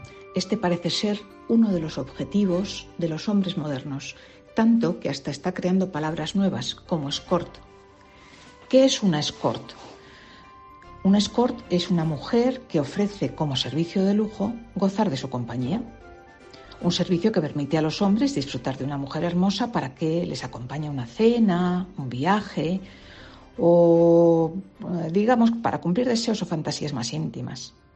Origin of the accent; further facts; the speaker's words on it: Castile, Spain; En mi tierra, que soy castellana profunda, a eso se le llama prostitución.